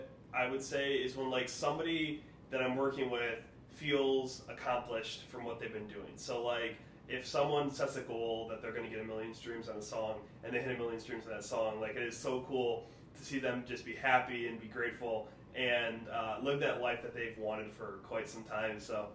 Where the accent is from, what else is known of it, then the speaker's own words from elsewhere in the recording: Detroit, Michigan, United States; now in Cleveland, United States; I'm originally from Detroit, but I also am now living in Cleveland